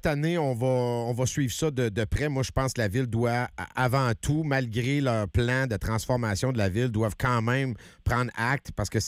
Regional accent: Quebec, Canada; Nous, moi, je viens du centre du Québec. À chaque année, on montait.

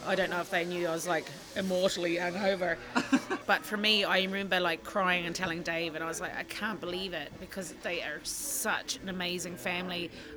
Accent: Ireland; And I was like, I'm from Ireland, basically, with this accent. I was like, I'm from Ireland. We have the best brown bread ever.

